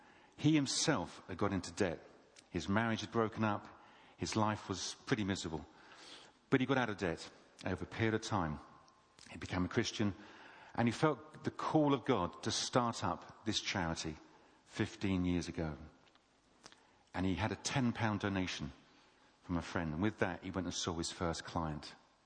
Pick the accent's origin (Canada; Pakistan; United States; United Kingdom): United Kingdom; Bath, South West England; I come from Bath, which is almost as nice. You have the benefit of the sea, and we don't in Bath